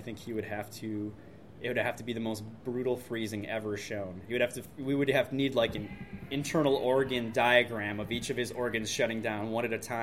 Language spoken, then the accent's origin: English; Michigan, United States; Nothing against it, but I'm from Michigan. I've already seen Canada. It looks just like where I live.